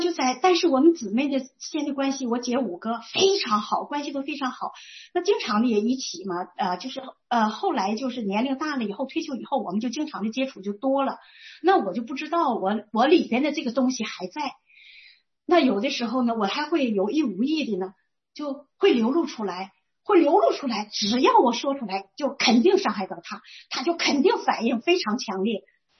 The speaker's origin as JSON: {"language": "Chinese", "region": "Northeast China", "country": "China", "said": "我今年毛岁，我们东北人讲毛岁，我67岁"}